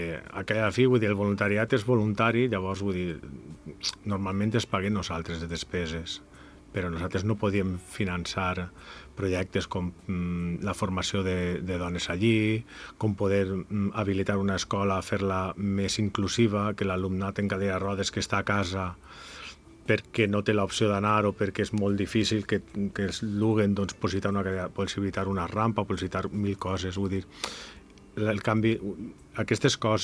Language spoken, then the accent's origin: Catalan; Valencia, Valencian Community, Spain; Ja fa 6 anys que visc aquí, jo soc de València